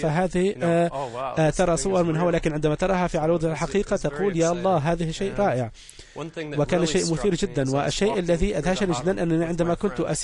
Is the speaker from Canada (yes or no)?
yes; Canada; وأنا آتي من كندا وهي بلد نظيفة جدا